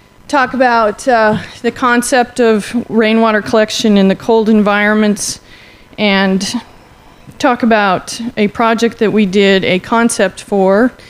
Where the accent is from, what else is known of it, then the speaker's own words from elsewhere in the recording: Arizona, United States; I've never done cold weather collection. I'm from Arizona.